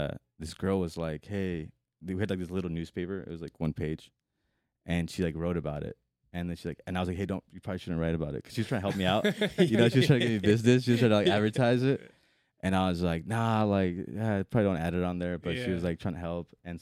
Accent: San Diego, California, United States; So I grew up in San Diego.

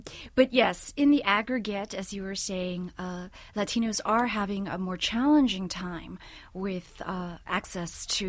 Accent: New York City, New York, United States; my parents were immigrants from southern China, the Guangzhou area, and I was born in Manhattan's Chinatown. I'm a native New Yorker.

